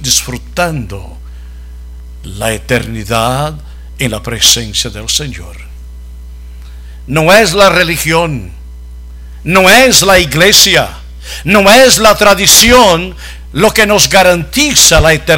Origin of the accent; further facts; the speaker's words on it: Brazil; Yo quiero estar aquí porque soy brasileño